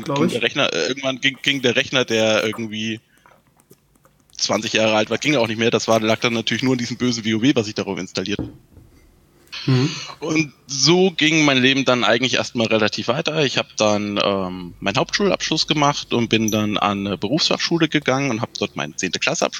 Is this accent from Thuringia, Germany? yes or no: yes; Thuringia, Germany; ich komme aus Thüringen, also aus dem Osten.